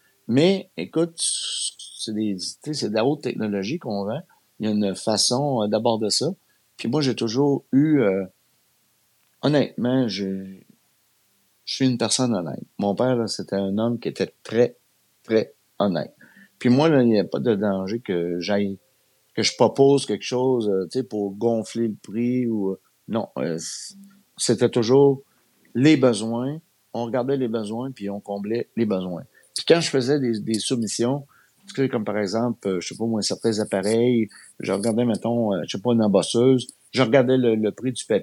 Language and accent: French; Quebec, Canada; j'ai grandi à Pessiville. Là. Les Anglais étaient loin. J'ai pas joué avec les petits Anglais dans la ruelle, moi.